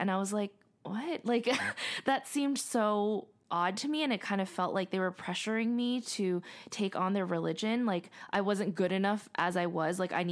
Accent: Arcadia, California, United States; You know, I grew up in Arcadia.

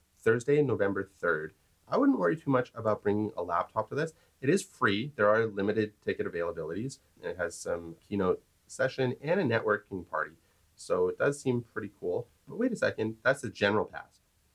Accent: North Vancouver, British Columbia, Canada; I've actually got a friend who I grew up with in North

